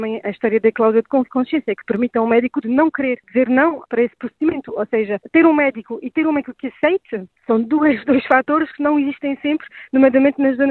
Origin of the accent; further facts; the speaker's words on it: France; Portuguese is a second language; estou evidentemente muito feliz enquanto francesa